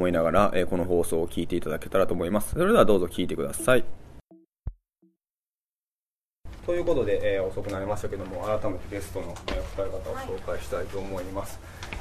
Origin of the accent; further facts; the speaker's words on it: Osaka, Japan; 大阪生まれ大阪育ちの、